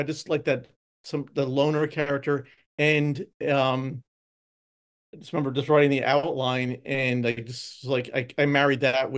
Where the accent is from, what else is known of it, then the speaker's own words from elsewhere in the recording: East Coast, United States; also born or lived in Hoboken, New Jersey; now in Los Angeles, United States; before moving to LA, I'm from the East Coast. I lived in Hoboken, New Jersey, which we all have to do our Hoboken time together.